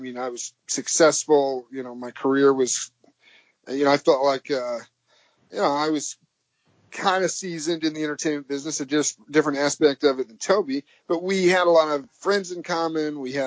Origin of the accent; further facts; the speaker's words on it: Illinois, United States; I grew up in Southern Illinois, and this was in Chicago.